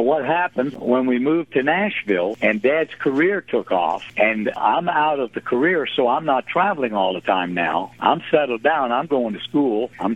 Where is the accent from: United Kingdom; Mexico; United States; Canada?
Canada; being a Canadian and you're listening